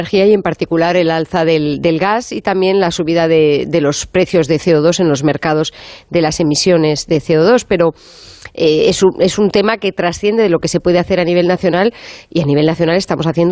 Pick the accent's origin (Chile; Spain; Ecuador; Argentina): Spain; Sí, la verdad es que cómo somos los españoles, ¿no?